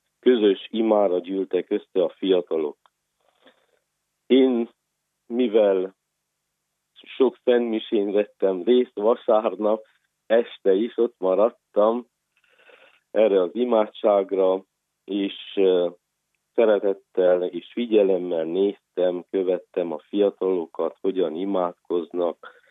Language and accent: Hungarian; Brașov, Brașov County, Romania; Én Brassóba születtem 1978. április 15-én. Iskoláimat, tanulmányaimat Brassóban végeztem. Magyar iskolában jártam az Áprili Lajos Liceumban.